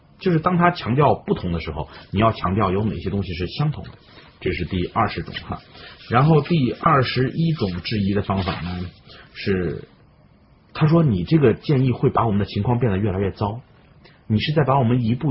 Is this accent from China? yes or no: yes; China; 但是在我们这个民营企业在国企当中，我们中国人不太适应用这样的方式说话